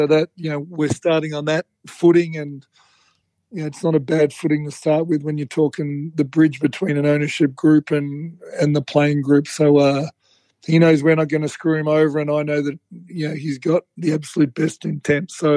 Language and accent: English; Australia; The reason we don't evaluate them as Australian GOATs is because they don't play on our home soil.